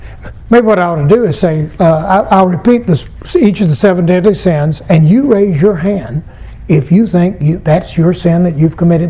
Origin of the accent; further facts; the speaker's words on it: South Carolina, United States; this is when I give thanks to God that I'm from South Carolina and not from someplace like Minnesota. Because South Carolinians know we're wrong, okay?